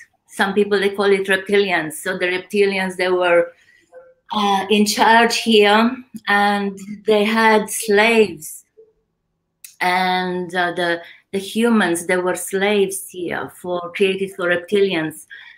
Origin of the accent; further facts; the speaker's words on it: Austria; English is a second language; now in Australia; I flew from Austria in Australia, and it was winter.